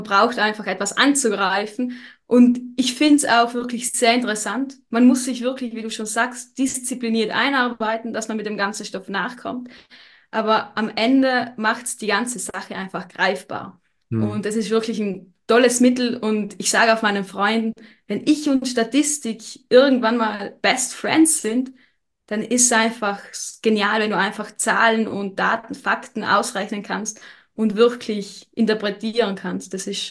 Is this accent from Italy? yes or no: yes; Trentino-Alto Adige, Italy; Das ist vielleicht auch ein bisschen der Nachteil, wenn man als Südtiroler in Innsbruck studiert, weil man dann doch die Haustür ganz schnell wieder erreichen kann.